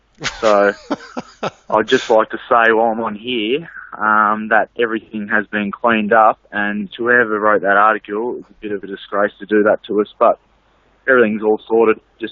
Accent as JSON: {"language": "English", "town": "Eaglehawk", "region": "Victoria", "country": "Australia", "said": "I come from Eagle Hawk, so... not far away. So, I come from there 3 years ago, and just loved every minute of it."}